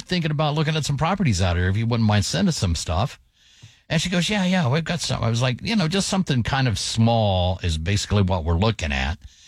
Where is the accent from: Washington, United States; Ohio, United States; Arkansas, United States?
Ohio, United States; Huber Heights; it was like the house I grew up in Huber Heights in Dayton. It was a 3-bedroom ranch on a tiny little lot